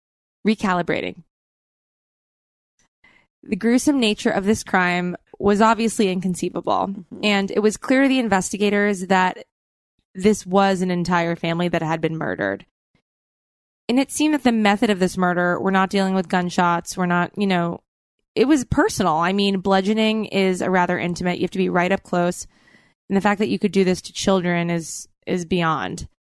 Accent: Nissequogue, New York, United States; I'm from Nissaquag.

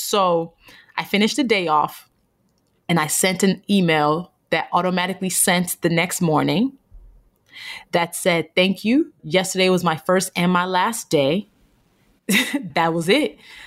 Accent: Nigeria; born there; a Black woman from Nigeria, because I was born in Nigeria

